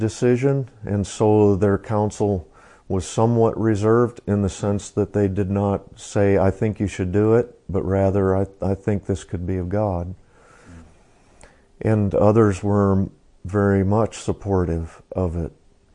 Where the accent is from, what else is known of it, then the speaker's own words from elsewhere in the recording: Sedalia, Missouri, United States; Sedalia is my hometown. I was born here, so my parents and our families would make return trips to Sedalia to visit relatives and so on.